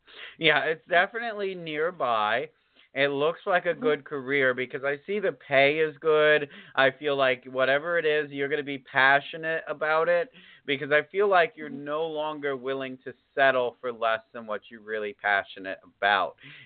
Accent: Florida, United States; I'm from the East Coast, so West Palm, you know, Pompano.

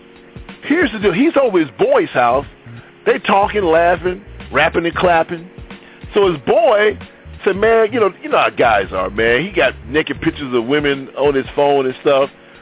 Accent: Cairo, Illinois, United States; born there; I was born in Cairo, Illinois. I know where Mounds is.

